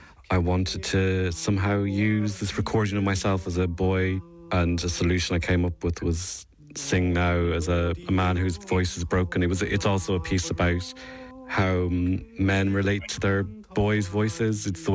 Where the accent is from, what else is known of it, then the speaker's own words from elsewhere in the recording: Dublin, Leinster, Ireland; moved away as an adult; also born or lived in England / Netherlands / Stuttgart / Berlin; now in Birmingham, United Kingdom; I'm from Dublin originally, but I've lived around Europe a lot. I studied in England and then the Netherlands, and then I lived in Stuttgart and then Berlin, and now at the moment I live in Birmingham.